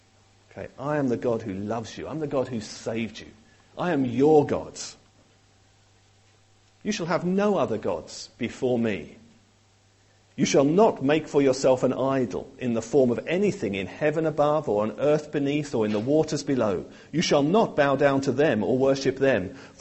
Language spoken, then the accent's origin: English; United Kingdom; But I'm British, through and through.